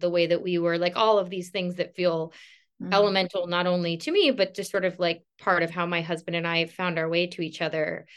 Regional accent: Florida, United States; I grew up in South Florida, which is, it's a beautiful, magical place that I will probably never be able to live in.

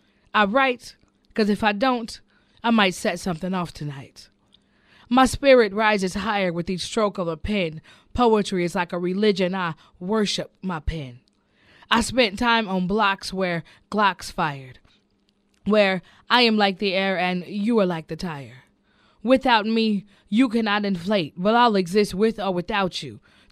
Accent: Portland, Oregon, United States; I'm from Portland, but I do this all over the United States. But centered on Portland because this is my home.

